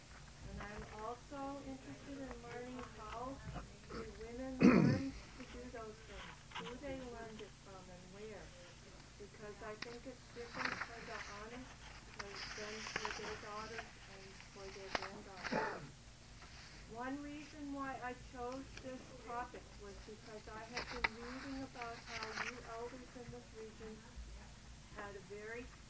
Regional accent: Iowa, United States; I come from Iowa, where I'm a librarian at a small Methodist college, and I'm also a graduate student in anthropology at the University of Iowa.

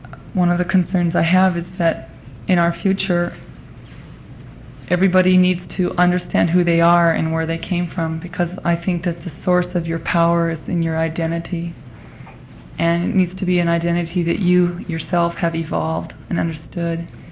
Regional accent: Fairbanks, Alaska, United States; I was born in Fairbanks. I'm not a native stockholder, but I've lived in Alaska all my life

